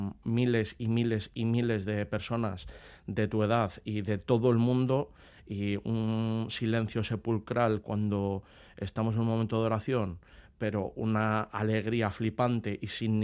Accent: Castile and León, Spain; mi pueblo es un pueblo súper pequeño de Segovia

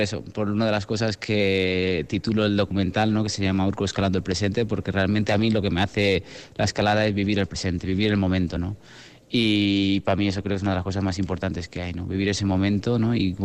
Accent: Barcelona, Catalonia, Spain; born there; also born or lived in Canary Islands / India / Guadalajara / Galicia; now in Alicante, Spain; Hasta que nací en Barcelona en el 81, y después de vivir en varios sitios, pues como Canarias, India, Guadalajara, Galicia, y al final, bueno, paramos a vivir en Alicante.

